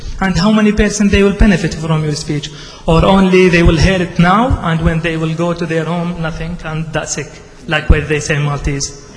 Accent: Iraq; moved away; I'm from Iraq. I'm a refugee here for 2 years.

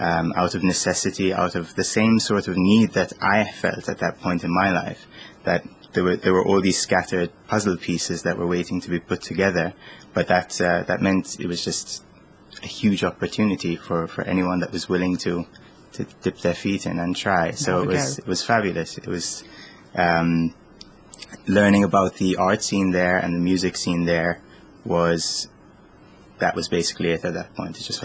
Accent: Malta; now in Berlin, Germany; I'm a Maltese American musician, producer. I grew up in Malta.

